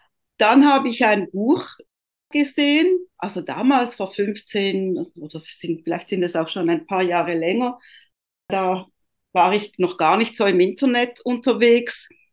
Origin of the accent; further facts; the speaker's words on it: Italy; Ich bin ja ursprünglich Italienerin